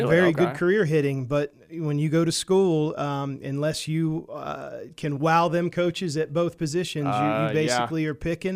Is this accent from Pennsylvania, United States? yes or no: yes; Philadelphia, Pennsylvania, United States; But growing up in Philadelphia as a sports fan, having Flyers, Sixers, Phillies, and Eagles, I mean, we've always had respectable teams, and every so often we have a great team.